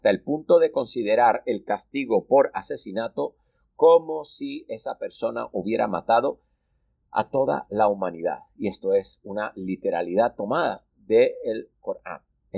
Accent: Spain; yo soy español.

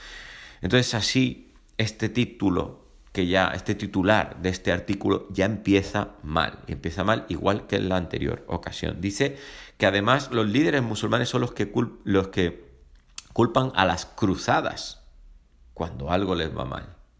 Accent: Spain; español, realmente es que no me importan sus opiniones.

